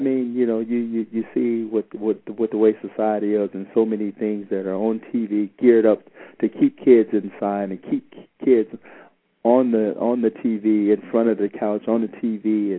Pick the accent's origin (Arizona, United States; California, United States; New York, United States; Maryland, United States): Arizona, United States; Phoenix; And being here, born and raised in Phoenix, then my mother being a single parent.